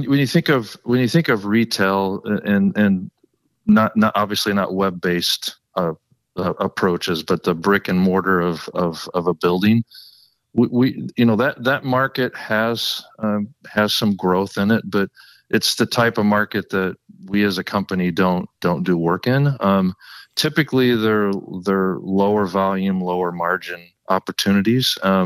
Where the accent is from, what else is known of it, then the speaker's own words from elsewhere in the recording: Chicago, Illinois, United States; now in Florida, United States; I came from Chicago, from the Midwest region